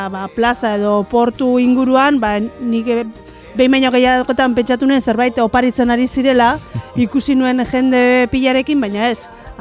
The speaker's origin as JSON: {"language": "Basque", "town": "Lekeitio", "region": "Basque Country", "country": "Spain", "said": "ni Lekeitiarra naiz."}